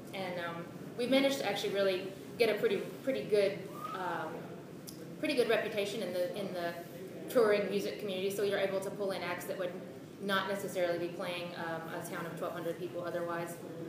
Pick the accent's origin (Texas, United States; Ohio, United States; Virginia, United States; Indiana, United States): Virginia, United States; now in Whitesburg, United States; and I grew up in Wise County, Virginia. We kind of both moved to Whitesburg separately in 2000 and found each other, to our delight.